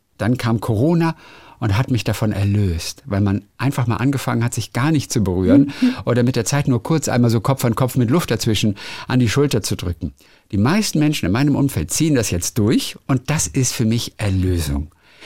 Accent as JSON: {"language": "German", "country": "Switzerland", "said": "Ich komme aus der Schweiz."}